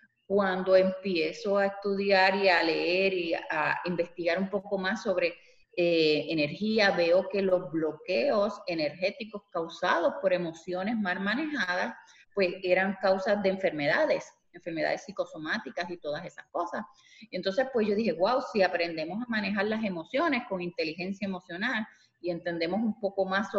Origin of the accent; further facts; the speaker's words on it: Puerto Rico; moved away as an adult; now in Orlando, United States; Bueno, pues soy de Puerto Rico, químico de profesión. Trabajé muchos años en la industria farmacéutica en Puerto Rico. En el 2001 decidimos mudarnos hacia Orlando, Florida. Vamos para 20 años acá.